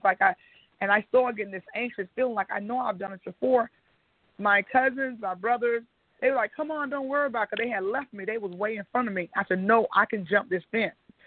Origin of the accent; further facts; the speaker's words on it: the South, United States; growing up in the South, I didn't know anything really about, you know, the world was just like my backyard in church.